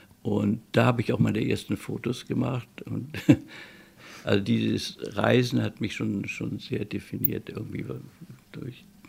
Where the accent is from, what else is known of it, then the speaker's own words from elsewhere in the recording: Hamburg, Germany; born there; Nee, ich bin im Mai 39 in Hamburg geboren.